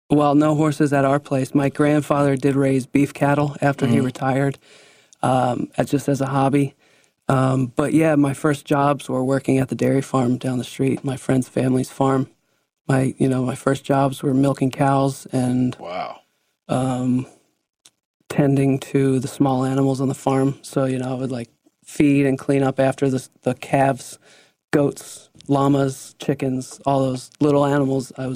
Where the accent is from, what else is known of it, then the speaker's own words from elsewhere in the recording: Worcester, Pennsylvania, United States; I was born in Pennsylvania. Okay. I was raised in Pennsylvania. I basically lived in Pennsylvania my whole life except for college and a couple extra years around college.